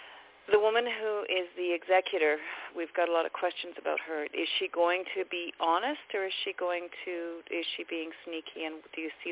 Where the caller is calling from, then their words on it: Vancouver, British Columbia, Canada; I'm from Canada. I'm in British Columbia area, Vancouver.